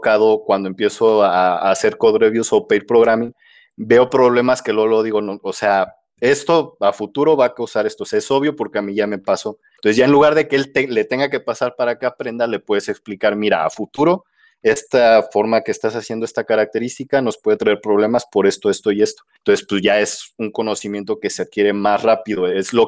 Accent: Morelia, Michoacán, Mexico; Vale, pues mira, yo soy de Morelia, Michoacán.

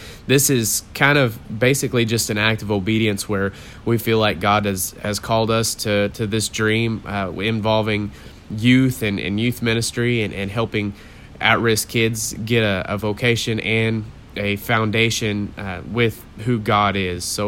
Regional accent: Midland, Texas, United States; now in Wewoka, United States; We live in Wewoka, Oklahoma. I grew up in Midland, Texas. I was in the oil field there and just kind of living that life.

